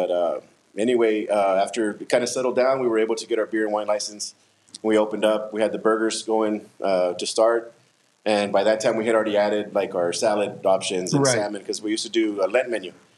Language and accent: English; Weslaco, Texas, United States; also born or lived in California; Yeah, well, I was born and raised here in Westlaco, Westlaco native. Grew up here, went to high school here, graduated, went to Monterrey for college on a football scholarship.